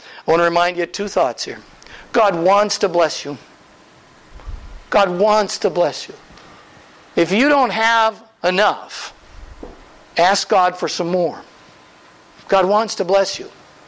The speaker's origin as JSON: {"language": "English", "region": "Midwest", "country": "United States", "said": "I'm from the Midwest. We planted a lot of stuff."}